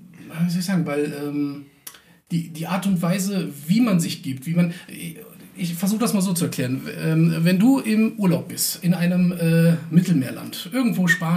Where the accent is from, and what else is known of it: Germany; born or raised there